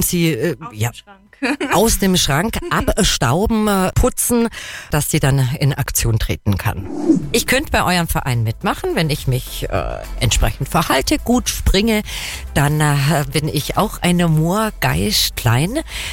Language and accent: German; Bavaria, Germany; wenn jemand den Begriff bei uns im Allgäu Herz abstauben nicht kennt, was muss man sich vorstellen? Oder wenn das so ein Norddeutscher plötzlich bei uns im Allgäu landet